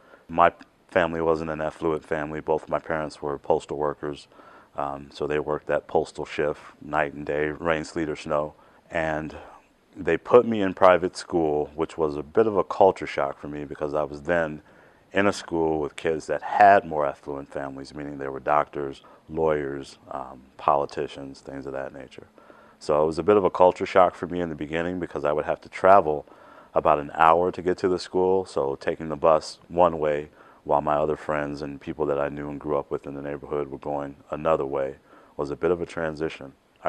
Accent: Chicago, Illinois, United States; I grew up in Chicago, Illinois. I attended a small high school called Morgan Park Academy on the south side of Chicago.

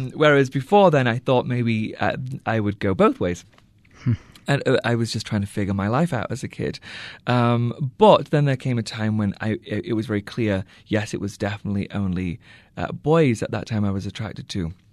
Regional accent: England, United Kingdom; But I was raised in England.

